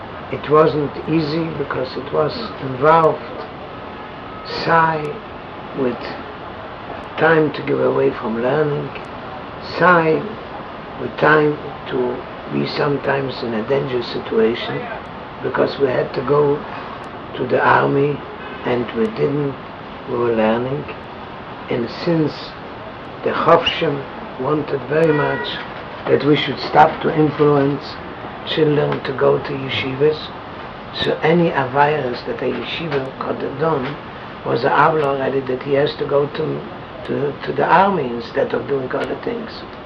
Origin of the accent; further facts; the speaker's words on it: Poland; I am from Poland.